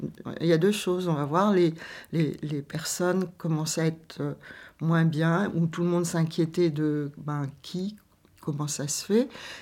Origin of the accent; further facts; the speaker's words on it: Quimper, Brittany, France; toutes deux on vient de Quimper et toutes deux on découvre le milieu militant à Paris.